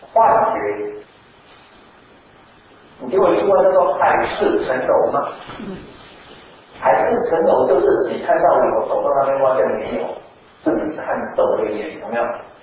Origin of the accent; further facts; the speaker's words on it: Taiwan; 你知道我们台湾人喜欢生男孩子，对不对？